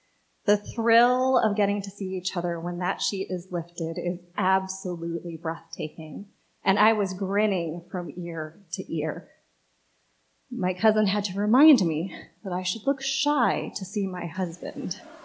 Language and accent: English; Chicago, Illinois, United States; It's like a strange cousin to, where are you from? And when I say Chicago, the equally problematic follow-up, no, where are you really from?